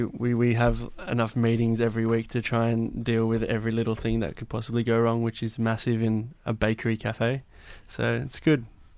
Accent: New South Wales, Australia; I grew up in the Blue Mountains, and I guess when I left the mountains, I kind of brought with me all these songs

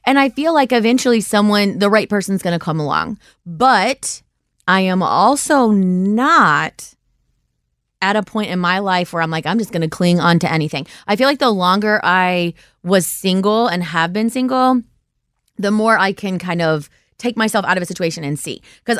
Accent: Ohio, United States; I am from Ohio. I live in Cincinnati. I've been back here since 2004.

